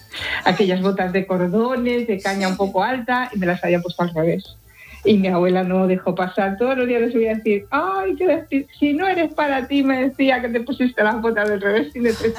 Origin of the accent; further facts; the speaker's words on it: Madrid, Community of Madrid, Spain; moved away as an adult; Pues de Almería, en Roquetas de Mar, Aguadulce. Soy madrileña, de nacimiento y de corazón, pero me jubilé y me vine para acá.